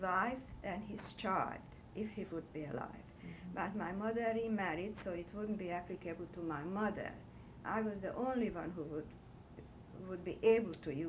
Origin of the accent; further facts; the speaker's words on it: Budapest, Hungary; I was born in Budapest and I grew up in Budapest. We were very proud Hungarians. My father's family goes back to 500 years in Hungary.